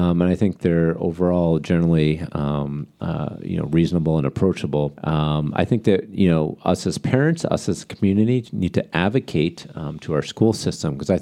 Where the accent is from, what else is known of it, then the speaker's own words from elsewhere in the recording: New Hampshire, United States; I'm a little bit of a country boy. I grew up in New Hampshire.